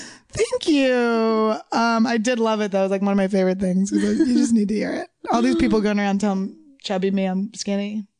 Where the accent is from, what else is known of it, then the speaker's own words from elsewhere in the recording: New York, United States; I mean, I'm from New York, but I don't know how nice Equinox is.